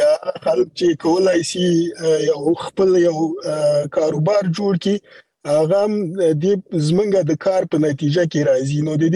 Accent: Afghanistan

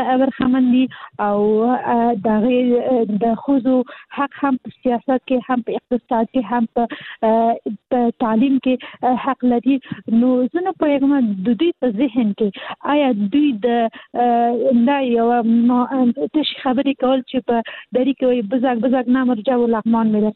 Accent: Kabul, Afghanistan; زه اصلي د کابل یم

